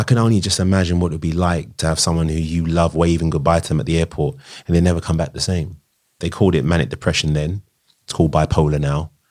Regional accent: Tottenham, London, United Kingdom; I was from Tottenham, so I was always wearing whatever we wore.

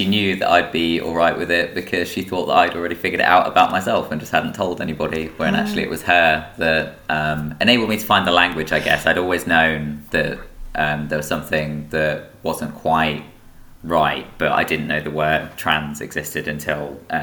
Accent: Peterborough, East of England, United Kingdom; So I grew up in Peterborough. I'm a very late 90s baby, 98.

